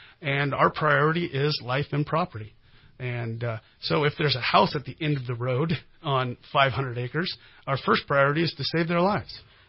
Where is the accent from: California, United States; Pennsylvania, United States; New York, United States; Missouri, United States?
California, United States; Cottonwood; Well, I was raised in Cottonwood.